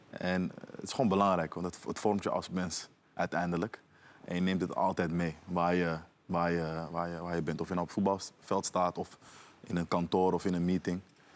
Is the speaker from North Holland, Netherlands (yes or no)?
yes; Amsterdam, North Holland, Netherlands; Ja, ik kom origineel van Krijnest, dat is Amsterdam Zuidoost.